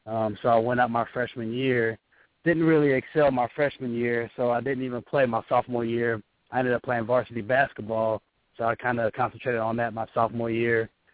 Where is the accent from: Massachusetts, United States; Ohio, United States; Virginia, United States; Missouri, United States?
Ohio, United States; Cincinnati; Yeah, so I grew up in Cincinnati, Ohio, a lot of Little League football here, but I actually grew up playing soccer.